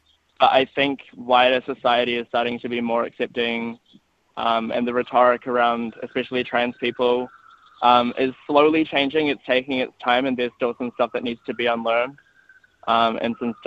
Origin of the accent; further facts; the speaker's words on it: Napier, Hawke's Bay, New Zealand; I grew up in the Hawke's Bay in Napier, and I don't go back there very often just because I feel like I left for a reason